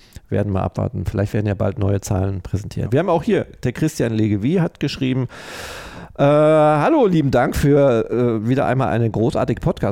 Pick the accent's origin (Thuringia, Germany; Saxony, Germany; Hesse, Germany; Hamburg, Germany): Hamburg, Germany; Ich komme aus Hamburg